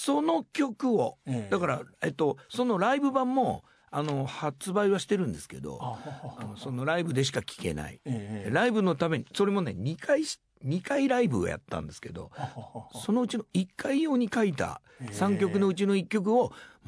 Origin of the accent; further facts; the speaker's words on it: Shimizu, Shizuoka, Japan; 僕の地元の静岡の清水、